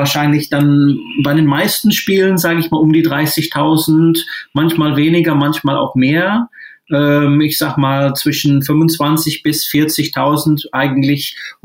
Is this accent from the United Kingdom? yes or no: yes; England, United Kingdom; now in Dortmund, Germany; Ich bin Engländer, ich kam 1983 kam ich nach Dortmund